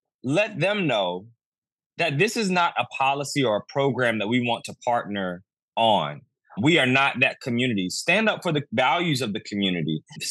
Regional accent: North Carolina, United States; how in my hometown of Alamance County, the sheriff was actually indicted by the DOJ for the use of this program

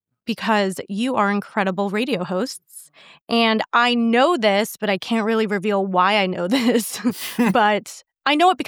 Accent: New York, United States; I grew up in New York, like Manhattan and Long Island.

